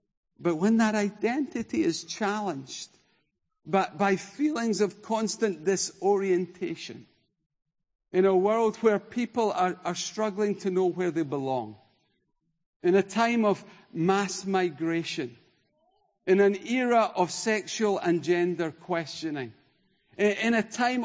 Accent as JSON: {"language": "English", "town": "Denny", "region": "Scotland", "country": "United Kingdom", "lives_now": "Kirkintilloch, United Kingdom", "said": "Well, a little village called Denny. Today? Kirkintilloch. Generally? Scotland."}